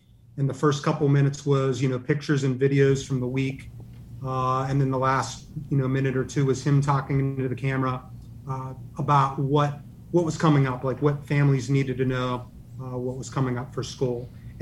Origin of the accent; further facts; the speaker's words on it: Pittsburgh, Pennsylvania, United States; Yeah, and I grew up in Pittsburgh, so that visual really hurts.